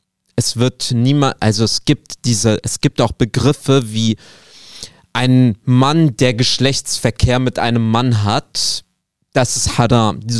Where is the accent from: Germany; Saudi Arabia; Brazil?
Saudi Arabia; ich war mein Leben lang Muslim, ich bin in Saudi aufgewachsen, ich habe 5-mal am Tag gebetet